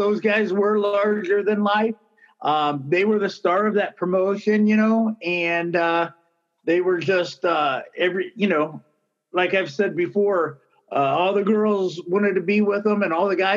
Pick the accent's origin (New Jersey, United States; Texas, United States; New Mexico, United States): Texas, United States; Lewisville; Well, living in the Dallas area, I grew up in Lewisville, Texas. So it was about 30 miles from downtown Dallas.